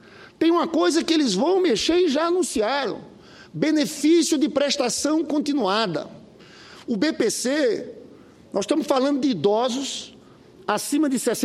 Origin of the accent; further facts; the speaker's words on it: Brazil; a nossa preocupação enquanto brasileiros